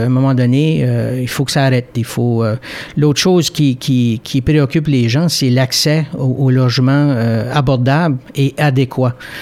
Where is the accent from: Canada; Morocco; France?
Canada; Edmundston, New Brunswick; de Saint-Hilaire, qui est maintenant le quartier Saint-Hilaire de la ville de Haut-Madawaska. J'ai passé toute ma vie dans ce coin-là, donc dans la région d'Edmundston, Haut-Madawaska.